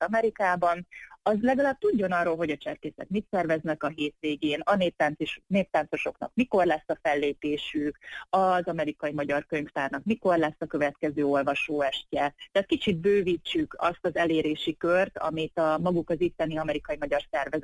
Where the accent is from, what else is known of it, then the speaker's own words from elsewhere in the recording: Hungary; Én Magyarországon nőttem fel, New Yorkban találkoztunk